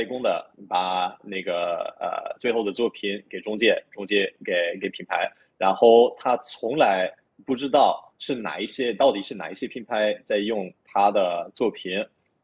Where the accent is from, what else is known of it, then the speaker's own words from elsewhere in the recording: Hong Kong; also born or lived in China; 因为我在香港长大，然后我在那个中国大陆也待了挺长时间